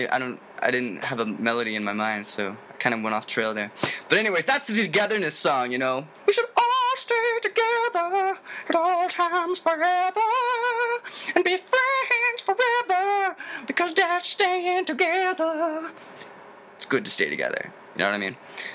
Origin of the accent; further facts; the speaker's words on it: Nashville, Tennessee, United States; I'm from Nashville, Tennessee. I don't really know why I have no southern accent. You would think that there'd be like a little bit of a southern drawl in here, because, you know, I am from Tennessee. But for some reason, I don't talk like a Tennessean.